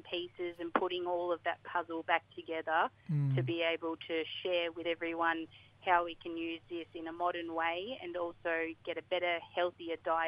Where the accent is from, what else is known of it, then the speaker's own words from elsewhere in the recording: Tasmania, Australia; I'm from Lutruwita, Tasmania, Palawa mob down here.